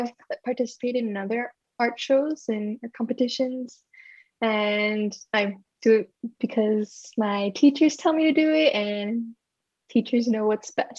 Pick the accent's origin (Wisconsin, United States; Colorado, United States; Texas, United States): Texas, United States; El Paso; I am from El Paso and I plan on staying here for a very long time.